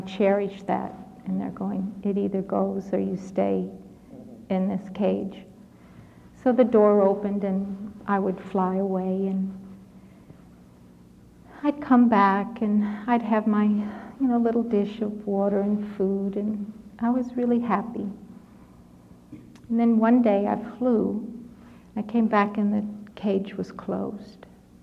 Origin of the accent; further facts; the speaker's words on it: the South, United States; I grew up in the South with soul music, and he sang soul music.